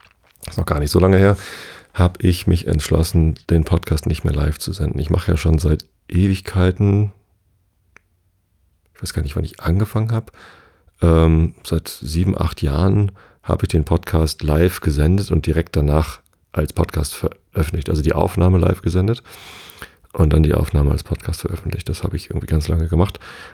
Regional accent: Tostedt, Lower Saxony, Germany; Ich bin ja hier in der Samtgemeinde Tosted aufgewachsen

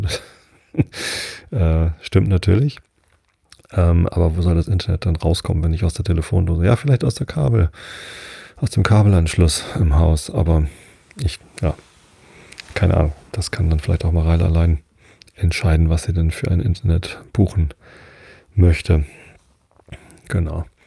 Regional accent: Wistedt, Lower Saxony, Germany; Ich bin ja in Wisted aufgewachsen. Das ist ja nur 2 Dörfer weiter von hier, also südlich von Hamburg.

